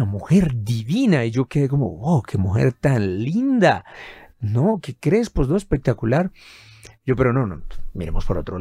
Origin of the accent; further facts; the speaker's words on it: Meta, Colombia; hasta me oyen en Villavicencio y ni siquiera saben que yo soy del Meta